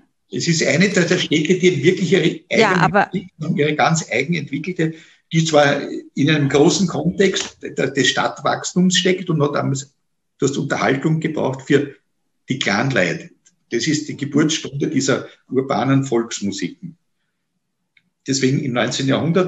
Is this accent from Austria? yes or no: yes; Vienna, Austria; als Wiener, vor allem als älterer Wiener